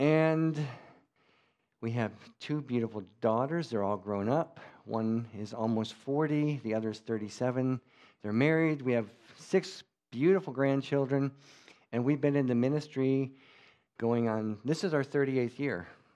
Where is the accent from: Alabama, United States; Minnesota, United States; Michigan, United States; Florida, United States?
Michigan, United States; born there; And of course, I was born here in Michigan too, so it's quite Germanic here.